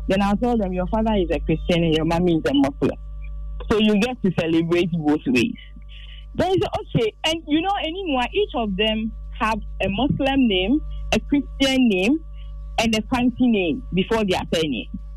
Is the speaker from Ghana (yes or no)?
yes; Tesano, Greater Accra, Ghana; also born or lived in Nima; I was born and raised in Nima till about 8 or 9, when we then moved out of Nima to Tesano. And then I grew up teenagehood up to adulthood in Tesano.